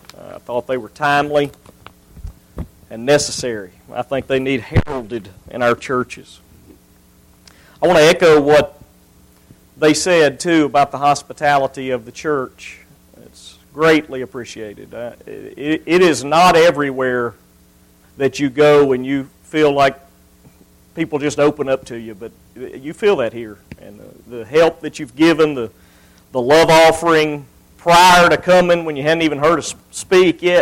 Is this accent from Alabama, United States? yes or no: yes; Alabama, United States; I can't pronounce some of these Hebrew words because I'm from Alabama